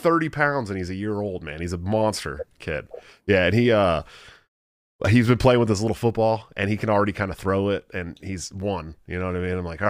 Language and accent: English; California, United States; And I've had lobster, you know, I'm from California. So it's like we have lobster too, but it's nothing like the East Coast lobster.